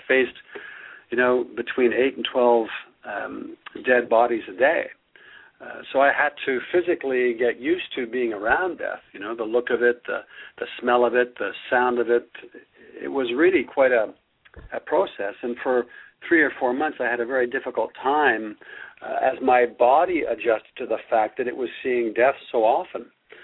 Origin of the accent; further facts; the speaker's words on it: Quebec, Canada; when I was a boy growing up in Quebec, I spent a fair bit of time on my family's farm in the summer